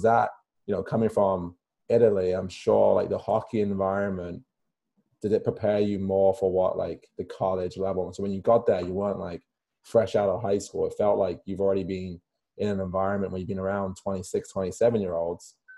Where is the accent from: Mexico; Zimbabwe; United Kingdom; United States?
United Kingdom; England; growing up in England, when you're 16, you can play professional hockey.